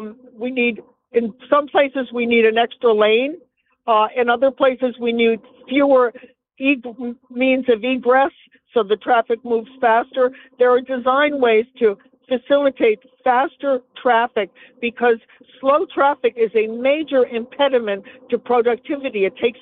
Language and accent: English; Milford, Connecticut, United States; also born or lived in Westport; Well, because I grew up in Connecticut, in Milford and in Westport.